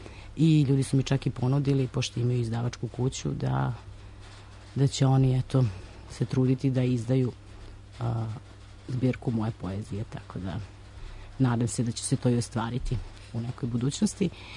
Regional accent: Belgrade, Serbia; Ona se održavala u noći muzeja, kad je kod nas u Beogradu bila noć muzeja

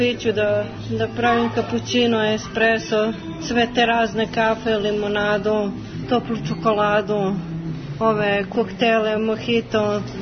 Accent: Belgrade, Serbia; Ja sam iz Beograda sa Dorćala.

